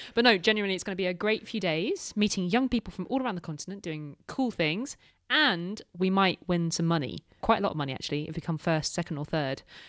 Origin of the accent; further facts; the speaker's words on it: United Kingdom; now in France; because I'm like British. I live in France.